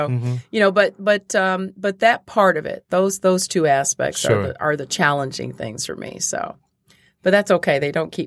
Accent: Arkansas, United States; born there; also born or lived in Michigan; Well, I was born in Arkansas, so I'm not originally from here. But while my parents were in law school, we were here for 3 years. Then when they graduated, we went back down south. Then when they divorced, we came back up here.

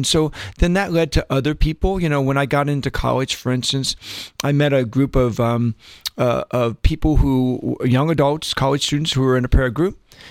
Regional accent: Columbus, Ohio, United States; I grew up on the east side of Columbus. I went to Groveport Madison High School, and I went to Church of Our Lady of the Miraculous Medal.

